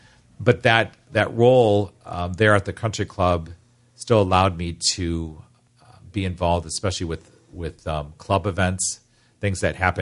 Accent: Avon Lake, Ohio, United States; Right, as you said, Paul, I grew up in Avon Lake, and Avon Lake was a very diversified place. I grew up on Lear Road, very close to the Avon Bay Village border.

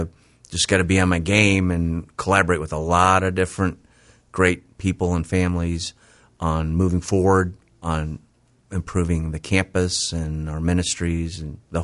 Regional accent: Mansfield, Ohio, United States; born there; also born or lived in Cleveland; I was born in Mansfield, and my dad's from University Heights area.

